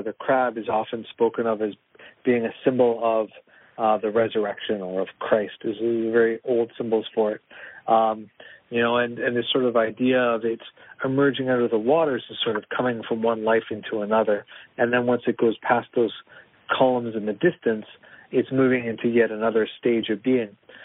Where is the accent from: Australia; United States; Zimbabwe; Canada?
Canada; Toronto, Ontario; I was looking for a way to put my hometown in here. So we've got the CN Tower